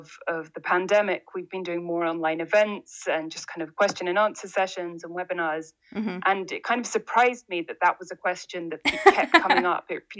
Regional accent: London, United Kingdom; So I'm from London, and I was working in climate change activism and campaigning in NGOs.

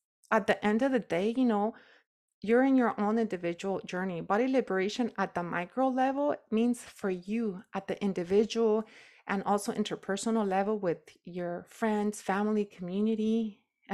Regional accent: Nayarit, Mexico; I'm from Nayarit, from El Rancho

